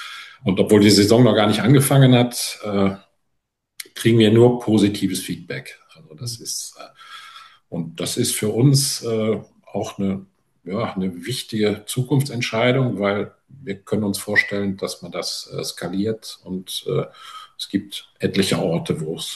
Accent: Düsseldorf, North Rhine-Westphalia, Germany; ich komme aus Düsseldorf

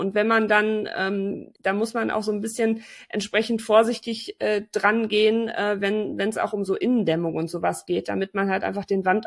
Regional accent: North Rhine-Westphalia, Germany; Bei uns im Sauerland sind die ja alle schwarz-weiß.

